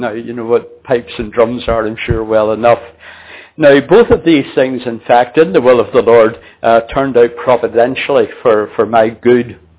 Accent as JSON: {"language": "English", "town": "Belfast", "region": "Northern Ireland", "country": "United Kingdom", "tie": "born or raised there", "said": "I was born then in Belfast, in Northern Ireland. That was 75 years ago. I was born and brought up in a working class district."}